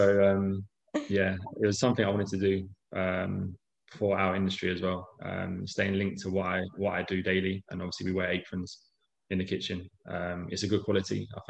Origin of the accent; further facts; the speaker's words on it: England, United Kingdom; working for Pierre Kaufman, as an English guy, for me, there was no other better option than to go and see what it was all about, you know.